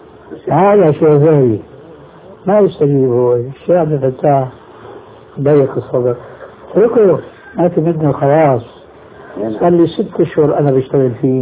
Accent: Syria; المدارس القديمة عندنا في الشام عبارة عن طابقين في باحة صناعية واسعة فيها بحيرة.

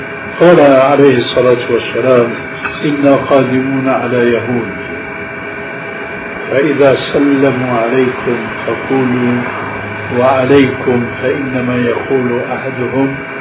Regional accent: Syria; فلذلك عندنا في سوريا إلى عهد قريب كانوا ينقلون

